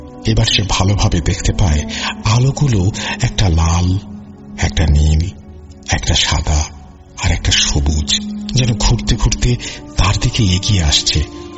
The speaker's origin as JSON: {"language": "Bangla", "town": "Santhia", "region": "Rajshahi Division", "country": "Bangladesh", "tie": "born or raised there", "said": "আমার বাড়ি পাবনা জেলার সাঁথিয়া থানার কোনো একটা গ্রামে। আমি 2023 সালের SSC পরীক্ষার্থী।"}